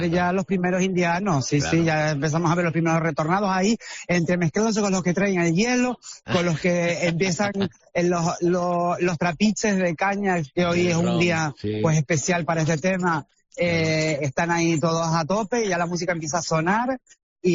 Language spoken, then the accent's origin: Spanish; Canary Islands, Spain; en general como somos los canarios.